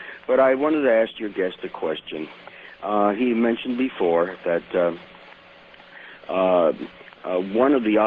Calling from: San Diego, California, United States; also born or lived in Mexico City; I'm calling you from San Diego

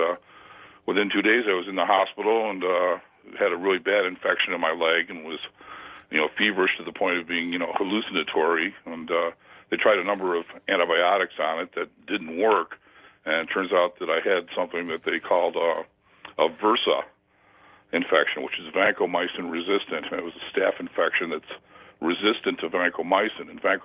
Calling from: Buffalo, New York, United States; I'm calling from Buffalo, WBEN.

